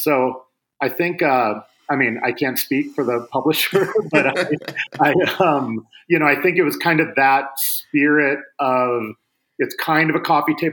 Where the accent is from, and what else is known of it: Seattle, Washington, United States; born or raised there